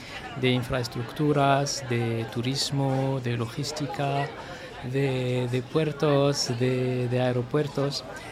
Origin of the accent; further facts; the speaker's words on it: Morocco; lo que somos realmente como marroquíes, somos una dinastía con más de 12 siglos de historia. Nosotros también, con nuestras especificidades y nuestros idiomas oficiales, tal como el árabe, el amazigh y el amazigh.